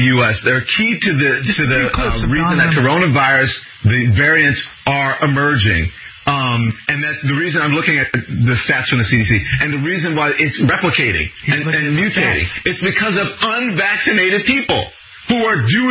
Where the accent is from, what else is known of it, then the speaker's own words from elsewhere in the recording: United States; I'm giving my point of view as an American, okay. As a black man who happens to be gay.